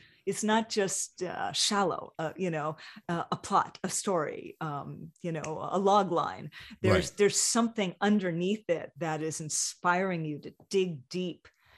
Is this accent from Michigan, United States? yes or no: no; Hawaii, United States; as a multicultural person growing up in Hawaii and experiences that I had.